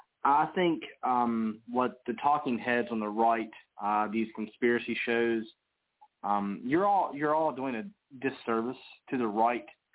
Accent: West Virginia, United States; I'm from West Virginia.

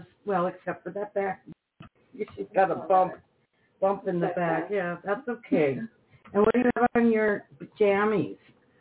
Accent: Midwest, United States; accent: Midwestern; all the people made fun of me for my Midwestern accent.

